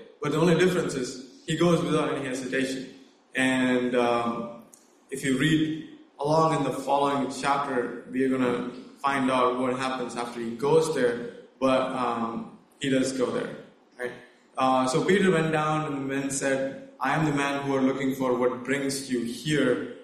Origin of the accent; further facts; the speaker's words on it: India; I come from India